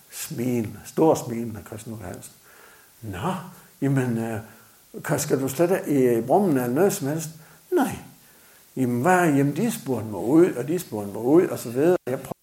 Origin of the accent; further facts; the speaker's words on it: Central Denmark Region, Denmark; Ude i nærheden, hvor jeg kommer fra, der var jo grupper mange steder her.